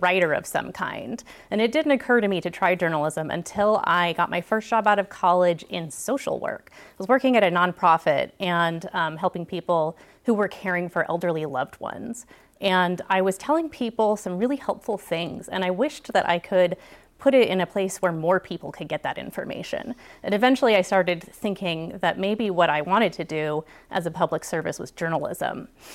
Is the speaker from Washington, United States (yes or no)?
yes; Tacoma, Washington, United States; So I was born right here in Tacoma and went to grade school here and even got to tour the News Tribune offices